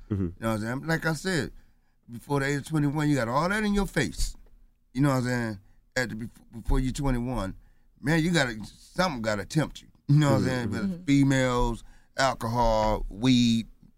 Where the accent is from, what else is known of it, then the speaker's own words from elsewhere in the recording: North Carolina, United States; Yeah, we are from North Carolina, but New York is really, the first ones that, knew about